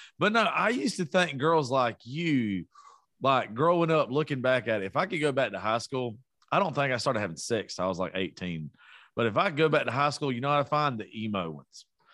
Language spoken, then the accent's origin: English; Georgia, United States; I am from South Georgia.